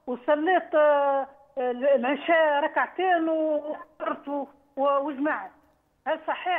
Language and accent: Arabic; Tunisia; في مدينتي في تونس.